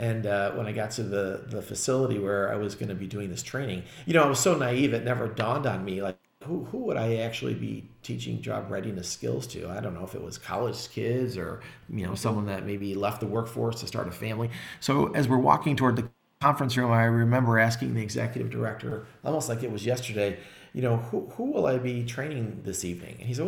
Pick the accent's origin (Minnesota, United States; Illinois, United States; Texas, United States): Illinois, United States; Chicago; But listen, at the end of the day, you know, as a Chicagoan, you know, Chicago overall is a great city.